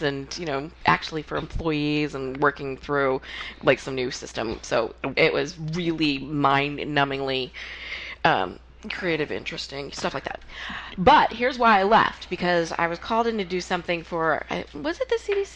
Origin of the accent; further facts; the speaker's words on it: Silver Spring, Maryland, United States; born there; now in Annapolis, United States; I was born in Silver Springs. Not technically from there, but that's kind of creepy.